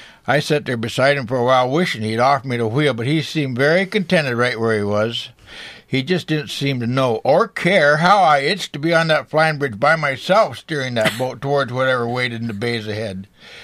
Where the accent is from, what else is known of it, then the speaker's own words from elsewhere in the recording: Alaska, United States; And I grew up out in Aleutians where we were hundreds of miles from a doctor or from any kind of a police force or anything else.